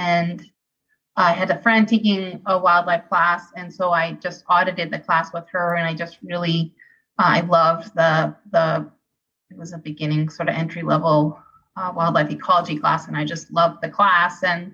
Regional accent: Boston, Massachusetts, United States; I grew up outside of Boston, 11 miles outside of Boston.

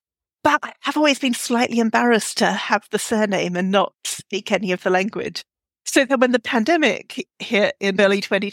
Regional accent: Australia; now in England; And I've been here 15 years, but I am Australian and there's still bits of my sort of vocabulary and ways of forming sentences

